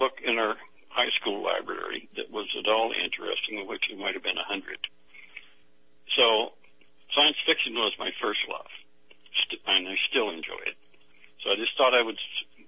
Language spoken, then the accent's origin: English; Lewisburg, United States; growing up in Lewisburg, which is a drop-dead gorgeous little town, we had an old brick library